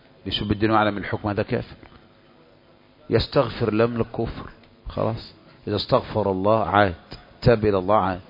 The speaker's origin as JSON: {"language": "Arabic", "country": "Egypt", "said": "إنما مصر اللي هو علم على بلدنا مصر"}